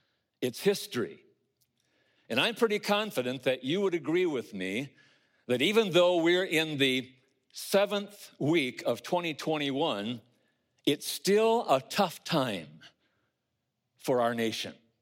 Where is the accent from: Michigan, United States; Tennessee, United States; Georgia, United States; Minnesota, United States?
Michigan, United States; northern Michigan in the Marion-McBain area, where some of you, I'm sure, either have roots or relatives. I grew up in the Highland Christian Reformed Church